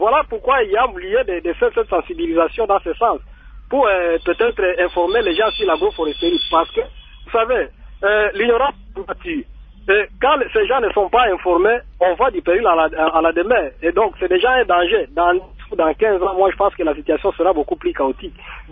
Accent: Maniema, DR Congo; moi je vais vous faire un exemple ici chez nous au Maniema

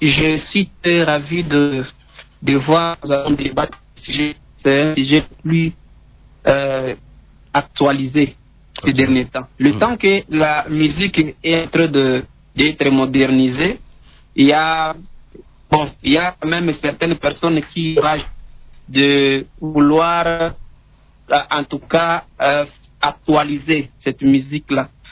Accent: DR Congo; en tant que Congolais

